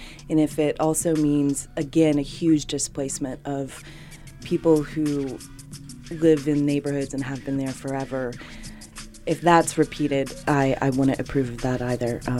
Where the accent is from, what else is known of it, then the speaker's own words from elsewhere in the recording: Atlanta, Georgia, United States; I'm born and raised in Kingler Park, Atlanta, Georgia.